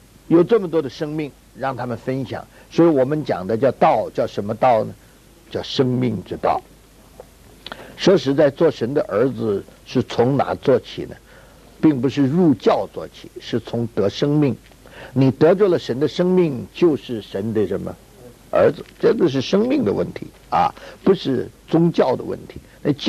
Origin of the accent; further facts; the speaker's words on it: China; 我们中国人说，一个人老在屋里窝在那儿